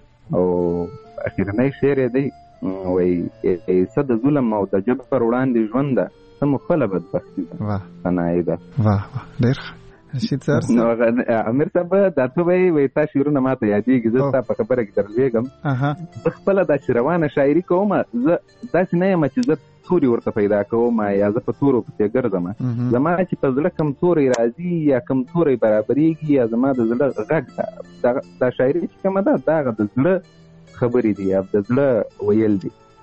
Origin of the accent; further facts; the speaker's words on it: Kandahar, Afghanistan; accent: Kandahari; چونکې زموږ کندهاري لهجه ده،